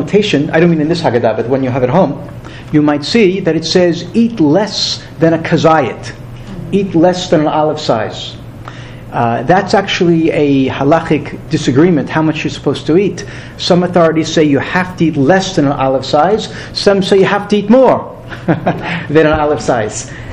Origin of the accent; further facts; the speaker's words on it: Bay Shore, New York, United States; when I was growing up in Sinai Reform Temple in Bayshore, Long Island, going back lots and lots of years ago